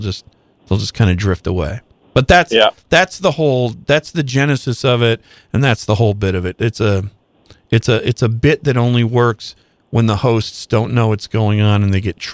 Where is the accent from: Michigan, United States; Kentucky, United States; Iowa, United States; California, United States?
Michigan, United States; because I grew up in Michigan, and that was a big deal.